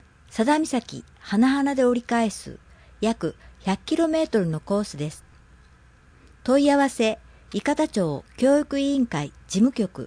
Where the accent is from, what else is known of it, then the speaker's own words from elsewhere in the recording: Ehime, Japan; 10月末に地元愛媛県で開催される年輪ピックでメダルを取るために